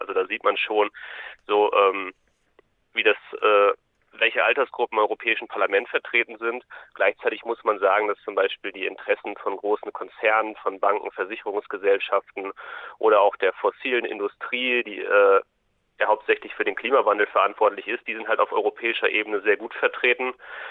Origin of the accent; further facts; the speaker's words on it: Bielefeld, North Rhine-Westphalia, Germany; Ich bin in Bielefeld geboren, aufgewachsen, habe am Oberstufenkolleg mein Abitur gemacht